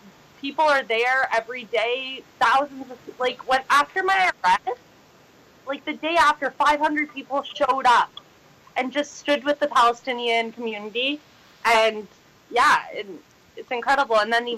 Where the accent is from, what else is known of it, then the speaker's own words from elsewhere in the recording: Canada; I was there because I'm Canadian, and it's my role to be an ally.